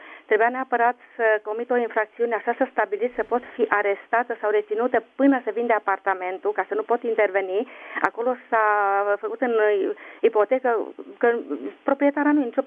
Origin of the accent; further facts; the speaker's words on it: Arad, Arad County, Romania; sunt din Arad.